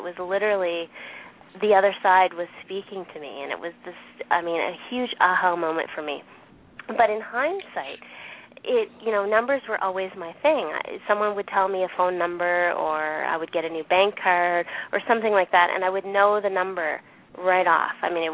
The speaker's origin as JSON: {"language": "English", "town": "Fredericton", "region": "New Brunswick", "country": "Canada", "said": "Well, you know, I came from Fredericton"}